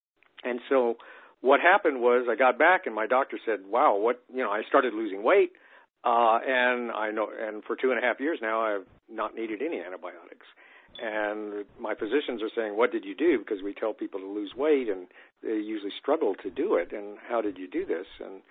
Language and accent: English; San Antonio, Texas, United States; So, for example, I grew up in Texas in the 50s in San Antonio and early 60s, let's say.